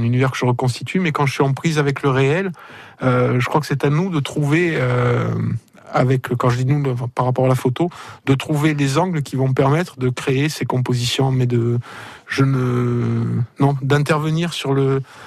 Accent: Corsica, France; also born or lived in Italy; Moi, je suis plus originaire de Castaniche et d'Italie, donc pas du tout du Cap Corse.

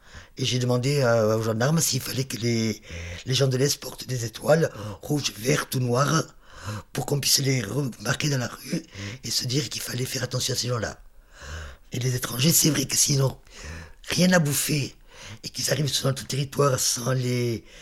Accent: Marseille, Provence-Alpes-Côte d'Azur, France; j'habitais ici, j'étais marseillaise, donc j'étais de l'intérieur, j'étais de la France de l'intérieur.

